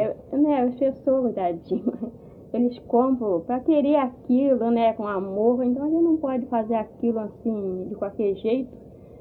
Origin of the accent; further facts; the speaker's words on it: Itatinga, Rio de Janeiro, Brazil; born there; Eu nasci na Itatinga. Fica pra fora, sabe, né?